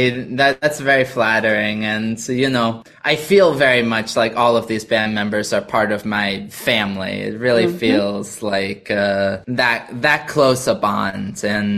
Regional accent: New York, United States; I'm born and raised in New York.

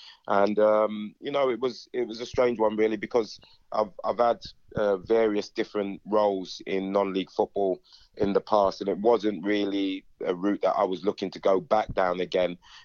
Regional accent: Clapham, London, United Kingdom; I was born and raised in Brixton, stroke Clapham. You know, I grew up in Clapham, so South London boy at heart. But I went to school actually in West London. I went to Pimlico School.

